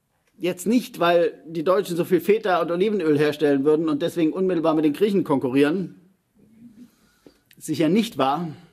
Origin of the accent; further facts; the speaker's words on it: Germany; Als Deutsche hätten wir auch begreifen sollen